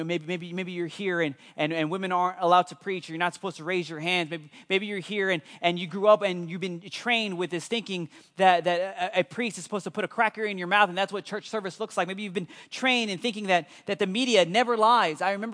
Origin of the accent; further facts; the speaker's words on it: Houston, Texas, United States; Because I'm from Houston. So I was a believer and abortions were okay. That's how I grew up